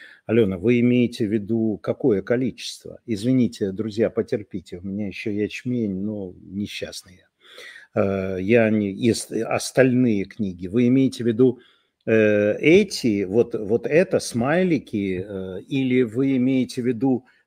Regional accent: Russia; moved away; Я же уехал из России

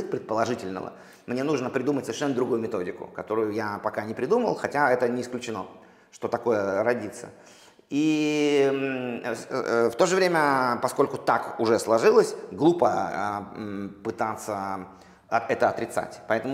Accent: Russia; я вырос в России там, да, и говорю по-русски там.

